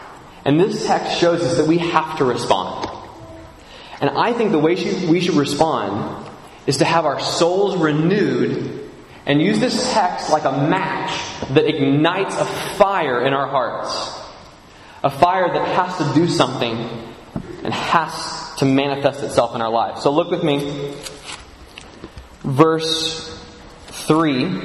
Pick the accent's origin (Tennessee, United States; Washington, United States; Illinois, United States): Tennessee, United States; Nashville; I'm from Nashville, Tennessee.